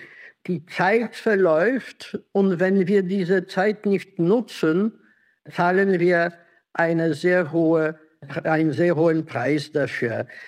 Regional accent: Kraków, Lesser Poland, Poland; Als Historiker zitiere ich auch einen Historiker aus meiner Heimatstadt, aus Krakau, aus dem 19. Jahrhundert

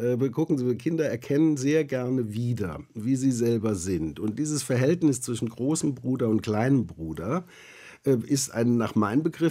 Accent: Cologne, North Rhine-Westphalia, Germany; ich komme aus Köln-Nippes, da gibt es einen Markt

